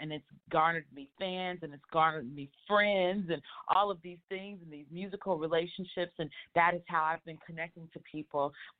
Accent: Texas, United States; I'm from Texas, so you know we love Mexican food.

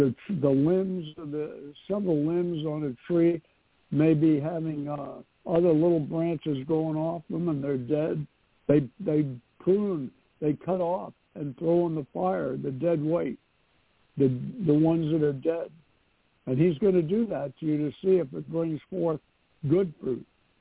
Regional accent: New York City, New York, United States; moved away as an adult; I am from New York City. I moved here when I was 23.

